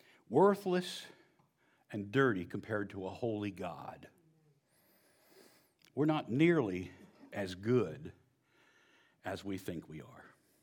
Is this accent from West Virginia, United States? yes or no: yes; West Virginia, United States; Growing up in West Virginia, we had a septic system. Yes, we had indoor plumbing. Eventually.